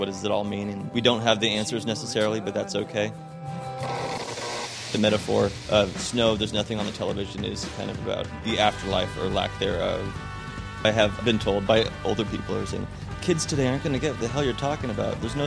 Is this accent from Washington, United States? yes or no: no; Los Angeles, California, United States; We're from Los Angeles, California, and we make rock and roll music.